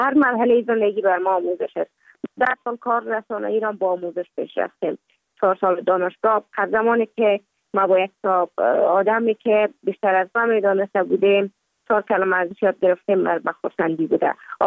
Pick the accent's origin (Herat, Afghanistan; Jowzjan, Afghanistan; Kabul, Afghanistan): Kabul, Afghanistan; born or raised there; also born or lived in Mazar-i-Sharif